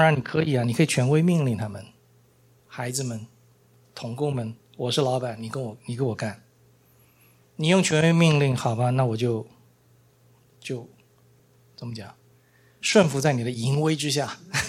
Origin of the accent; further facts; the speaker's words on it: Taiwan; 像我们从小就从小在台湾我们就要读这个先总统蒋公的传记